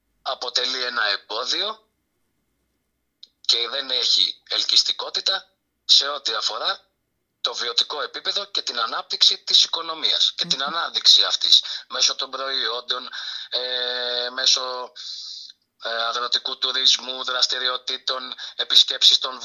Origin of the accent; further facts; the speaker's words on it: Krikelo, Central Greece, Greece; την τελευταία διετία ως πρόεδρος πολιτιστικού συλλόγου στο χωριό μου, στο Κρίκελο.